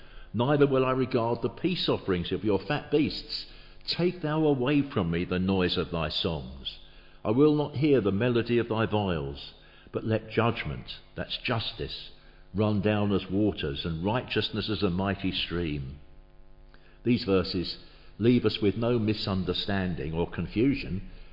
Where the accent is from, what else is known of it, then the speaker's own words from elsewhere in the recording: England, United Kingdom; And we think, well, no, we're English. We're okay. We're in this little island here, and God has always looked after us in the past, whether we believe in him or not.